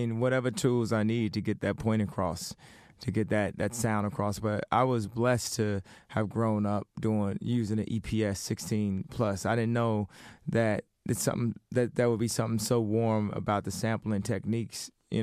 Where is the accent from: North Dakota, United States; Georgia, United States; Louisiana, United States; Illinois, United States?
Illinois, United States; Chicago; Yeah, I already loved that style of music, and I think it related more to me because I was from Chicago.